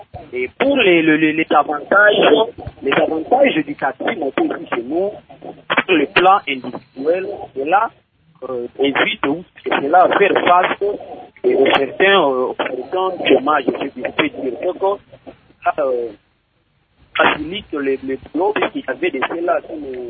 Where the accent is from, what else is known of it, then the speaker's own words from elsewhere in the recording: Kindu, Maniema, DR Congo; ceux-là qui sont comme président à ACECO, ici, chez nous, à Kindou, ne voient pas une formation